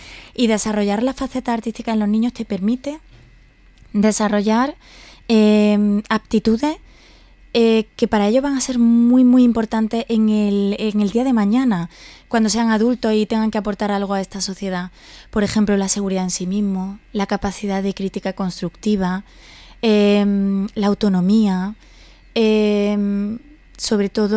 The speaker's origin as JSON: {"language": "Spanish", "town": "Córdoba", "region": "Andalusia", "country": "Spain", "lives_now": "Villarreal, Spain", "said": "Yo soy cordobesa, entonces aquí en Villarreal me he sentido como en casa desde que llegué. Hace 4 años que estoy en tierra valenciana, en Castellón"}